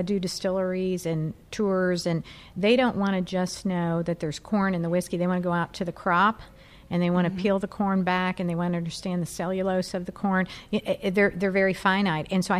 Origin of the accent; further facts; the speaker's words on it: Kentucky, United States; And it was so normal to me growing up in Kentucky.